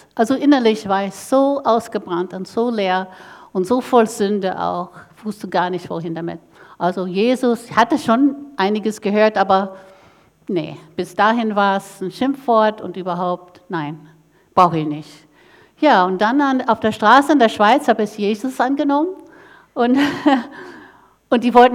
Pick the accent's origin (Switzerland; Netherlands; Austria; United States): United States; Northeast; German is a second language; Ich komme aus dem Nordost-USA, wo sehr intellektuell, die ganze Uni sind da.